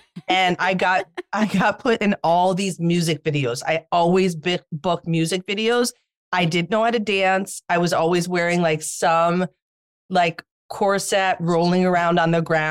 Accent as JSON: {"language": "English", "town": "Plattsburgh", "region": "New York", "country": "United States", "tie": "born or raised there", "also_born_or_lived": "Manhattan", "said": "I grew up in upstate New York. I was born in Manhattan, and then I moved. And when my parents got a divorce, I moved to Plattsburgh, New York, which is like an hour away from Montreal, Canada."}